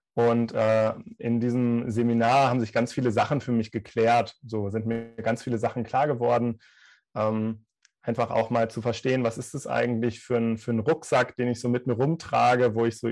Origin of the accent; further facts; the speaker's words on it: West Germany, Germany; now in Berlin, Germany; Also ganz ursprünglich komme ich aus dem Westen von Deutschland und bin dann nach Berlin gekommen